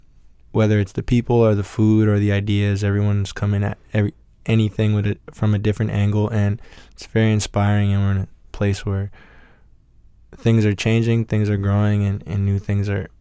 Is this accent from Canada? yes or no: yes; Toronto, Ontario, Canada; born or raised there